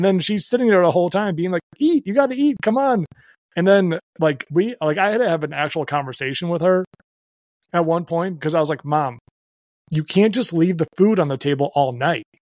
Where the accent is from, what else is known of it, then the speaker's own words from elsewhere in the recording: Belarus; moved away; I feel that growing up to an extreme because, again, like my parents immigrated, we immigrated here from Belarus.